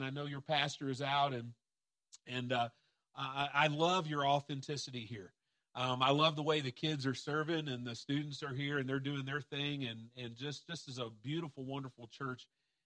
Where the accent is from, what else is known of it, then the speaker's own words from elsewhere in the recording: Kentucky, United States; accent: southern drawl; you're going to hear a little bit of a southern drawl to me, because I am from Kentucky.